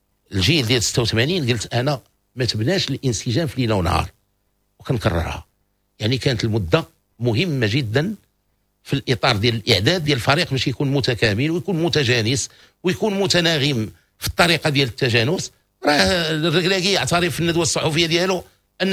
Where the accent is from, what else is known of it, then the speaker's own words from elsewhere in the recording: Morocco; خاصنا نقبلوا حنا كشعب مغربي كاملين